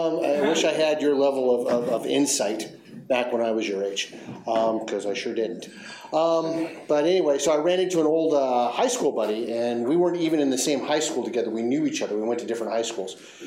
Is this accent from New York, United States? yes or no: no; San Leandro, California, United States; I grew up in San Leandro, California, just right over there, with an intact family